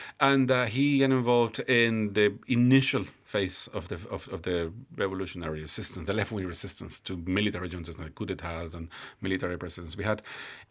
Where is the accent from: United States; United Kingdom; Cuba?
Cuba; Havana; I grew up in Havana in an area that was populated by political exiles like me and Cuban families.